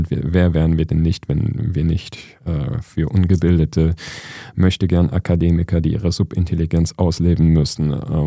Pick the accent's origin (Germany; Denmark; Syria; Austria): Germany; Saxony; Wo ich herkomme, da rollt man hinten das R. Ich komme aus der Oberlausitz.